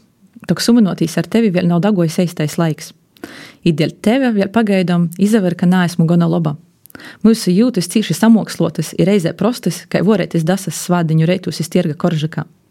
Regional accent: Ludza, Ludza Municipality, Latvia; born there; es, piemēram, esmu dzimusi Ludzas rajonā. Dzimusi arī Ludzas pilsētā, jā.

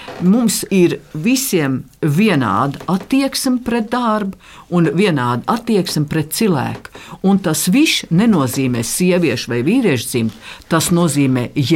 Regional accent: Kurzeme, Latvia; accent: Tamian dialect; Jā, es esmu tāmnieks no Korzemes.

